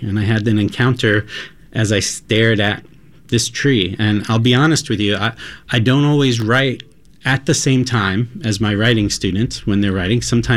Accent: Long Island, New York, United States; Oh, well, I grew up on Long Island.

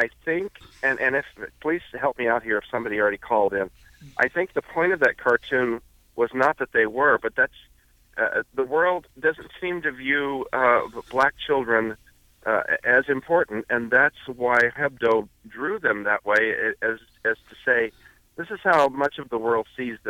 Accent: the South, United States; I mean, I was raised in the South

